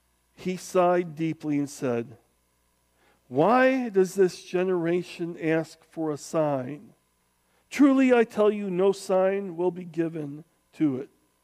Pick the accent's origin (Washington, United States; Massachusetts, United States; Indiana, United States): Indiana, United States; also born or lived in Jonesboro; because I was born in Arkansas, in Jonesboro, Arkansas, which is northeast Arkansas. Grew up in northwest Indiana.